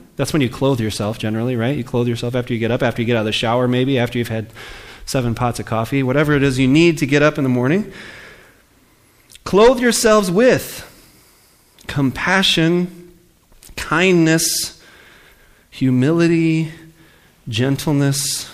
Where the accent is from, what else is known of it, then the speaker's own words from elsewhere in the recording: Rockford, Illinois, United States; Now, when I was in high school, I grew up in Rockford, Illinois. Many of you know that.